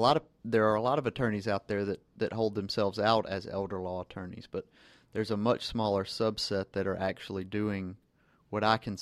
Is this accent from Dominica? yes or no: no; Georgia, United States; I grew up in Gwinnett County, which is obviously just a little bit north here of Atlanta.